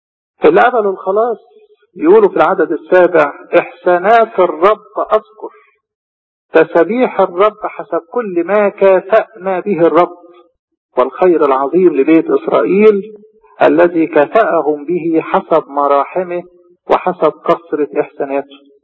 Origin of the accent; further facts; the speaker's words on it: Egypt; احنا مصريين